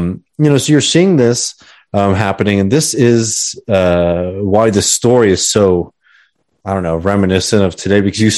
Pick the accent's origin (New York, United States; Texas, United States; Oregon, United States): Texas, United States; I have to say again, as a Texan, like this is not my history, but it's something I can draw a lot of inspiration from.